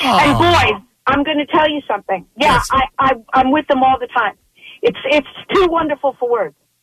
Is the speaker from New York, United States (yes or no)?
yes; New York, United States; because I'm from New York, and I'm a Yankee fan originally. I moved here to take care of my grandkids.